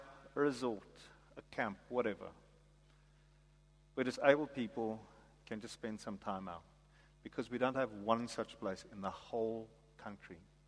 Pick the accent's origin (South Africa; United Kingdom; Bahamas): South Africa; And he could also go to our own writers, our own newspaper, our own media, who offer critique on being South African.